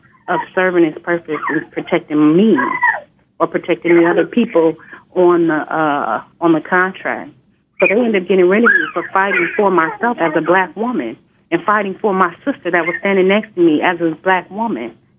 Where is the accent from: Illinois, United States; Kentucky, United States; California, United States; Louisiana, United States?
California, United States; Inglewood; I grew up in Inglewood, California.